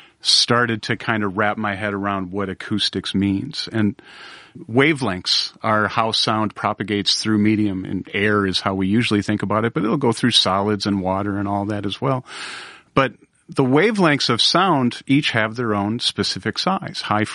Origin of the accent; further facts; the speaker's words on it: Milwaukee, Wisconsin, United States; cool stuff that's going on around Nashville and in my hometown of Milwaukee and really beyond.